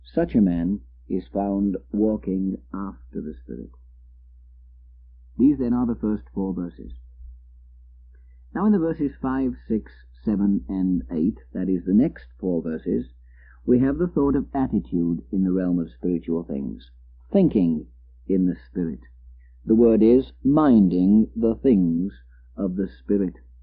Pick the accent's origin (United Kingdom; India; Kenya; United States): United Kingdom; England; I come from England.